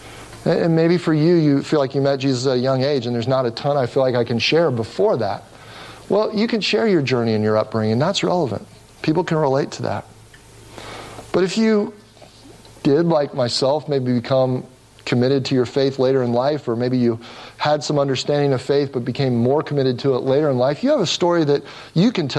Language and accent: English; Cincinnati, Ohio, United States; I grew up in Cincinnati, Ohio, and a big part of my life growing up was to try to succeed.